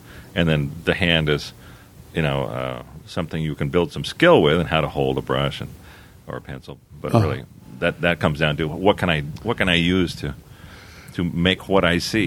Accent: Playa del Rey, California, United States; I grew up in Playa del Rey. Uh-huh. And I say I grew up there because I landed there when I was 10 and lasted through high school there

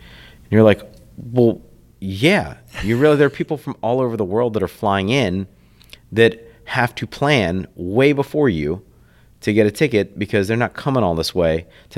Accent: New Orleans, Louisiana, United States; being born and raised in New Orleans, not a lot of things that are cutting edge here.

